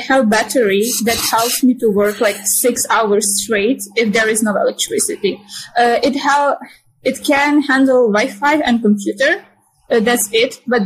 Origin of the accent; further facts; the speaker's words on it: Zakarpattia Oblast, Ukraine; Zakarpatska Oblast. I'm from Zakarpatska Oblast. This is the safest part in Ukraine right now.